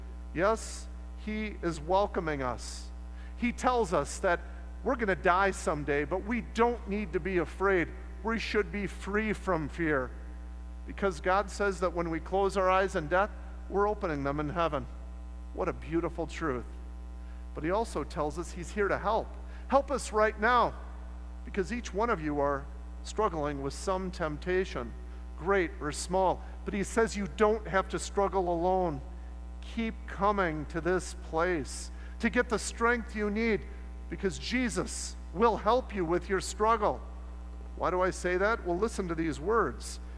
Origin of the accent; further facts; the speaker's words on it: Flint, Michigan, United States; I was raised in Flint, Michigan.